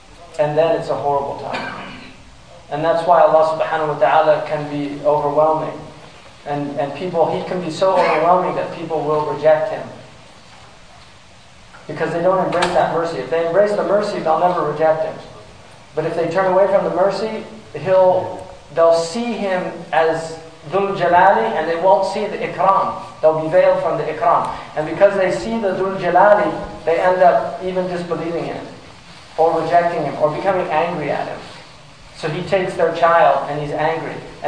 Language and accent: English; California, United States; I used to swim I love swimming. I grew up in California.